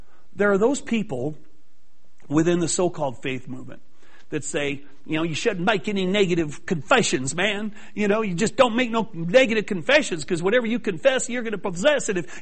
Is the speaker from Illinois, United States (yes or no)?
no; California, United States; I used to be a surfer boy. I grew up in Southern California. I surfed from the time I was 12 to about the time I was around 30, 31 years old.